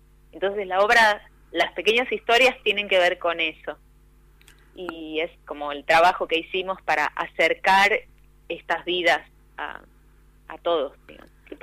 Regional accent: Trelew, Chubut, Argentina; yo soy de Trelew, ¿no?

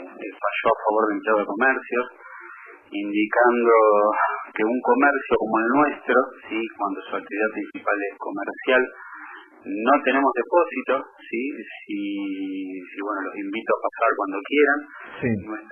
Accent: Buenos Aires, Argentina; moved away; Yo vine con mi familia de Buenos Aires

